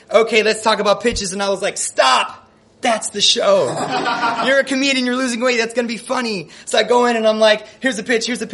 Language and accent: English; Chicago, Illinois, United States; now in Los Angeles, United States; And right away when I came to L.A., as opposed to staying in Chicago, we're both from Chicago